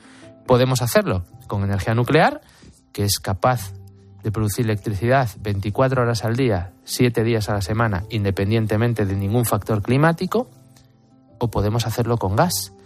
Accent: Asturias, Spain; En Navidad estábamos en mangas de camisa, sí, en Asturias, sí, en mi tierra.

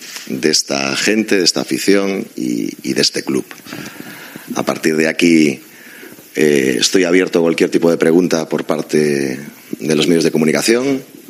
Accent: Galicia, Spain; Y por otro lado, porque quería volver al norte. Soy gallego, no sé, me siento que tenemos una conexión especial con toda la gente que somos del norte

